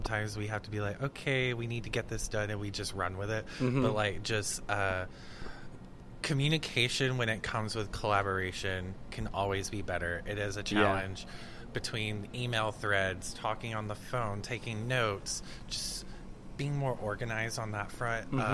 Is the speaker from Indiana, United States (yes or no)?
no; Arkansas, United States; I didn't know very many people up here because I'm from Arkansas.